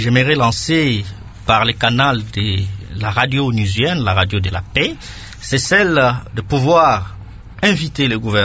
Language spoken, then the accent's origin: French; DR Congo; nous sommes tous des Congolais